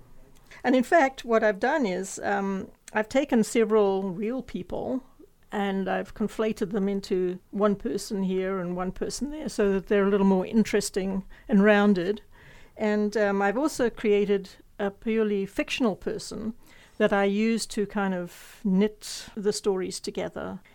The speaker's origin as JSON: {"language": "English", "country": "Zimbabwe", "tie": "born or raised there", "moved": "yes", "lives_now": "Canada", "said": "I was born and bred in Zimbabwe, and I left there in 1982 and came to Canada, and it was a real culture shock. You know, I soon got used to it. Canada has very definitely become home."}